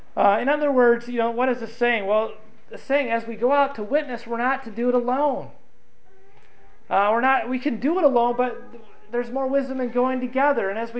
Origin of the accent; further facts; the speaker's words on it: United States; being Caucasian American, going into a Ugandan village, was a little bit daunting.